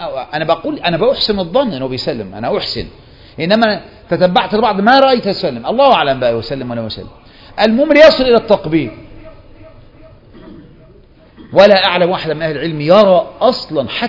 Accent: Egypt; خصوصا منا كمصريين

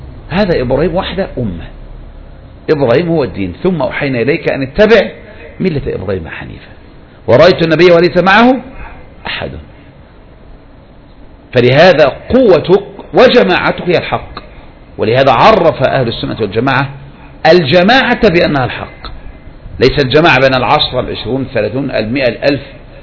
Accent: Egypt; كانت من أكثر أسباب الفتنة بالحزبيين المشاهير عندنا في مصر

